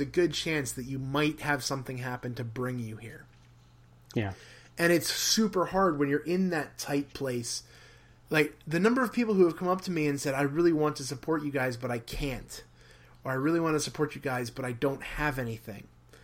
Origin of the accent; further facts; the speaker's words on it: United States; being a dude growing up in America and having all of these amazing things just at my fingertips.